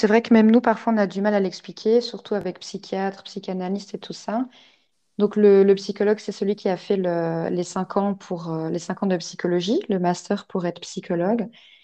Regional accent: Belgium; Donc, je suis belge, mais j'habite dans le sud de la Belgique, juste à la frontière française et luxembourgeoise.

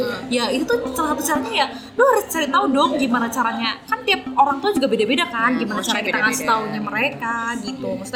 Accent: Tegal, Central Java, Indonesia; kan aku juga dari Tegal gitu kan, orang daerah gitu kan.

